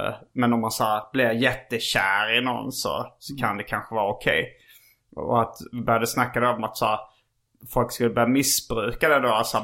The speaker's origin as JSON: {"language": "Swedish", "town": "Eskilstuna", "region": "Södermanland", "country": "Sweden", "said": "Då sa jag att jag kom från Eskilstuna."}